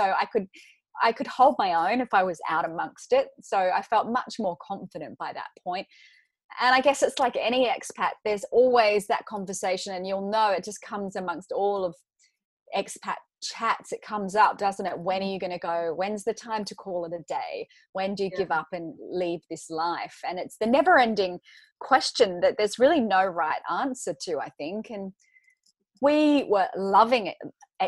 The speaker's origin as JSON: {"language": "English", "country": "New Zealand", "also_born_or_lived": "Sydney, Australia", "said": "Well, it, obviously James British and I'm from New Zealand, but that was our home together, and also family, you know."}